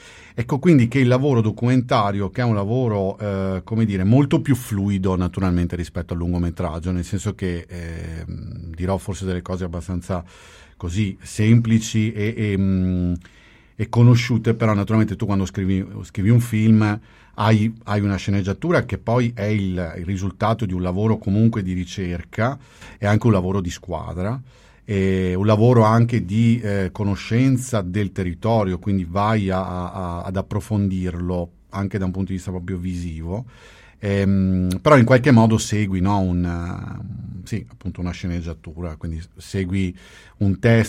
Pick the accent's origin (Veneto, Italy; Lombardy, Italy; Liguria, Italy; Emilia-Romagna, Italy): Veneto, Italy; also born or lived in Puglia; io tra l'altro sono, come dire, un veneto d'adozione, perché in realtà sono nato in Puglia, però appunto vivo qui da quando ero bambino, e per cui in qualche modo insomma questo lo sento naturalmente come un mio territorio.